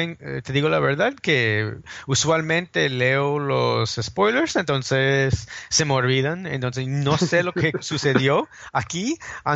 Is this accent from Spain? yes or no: no; New York, United States; Yo no soy demonio, pero yo soy de Nueva York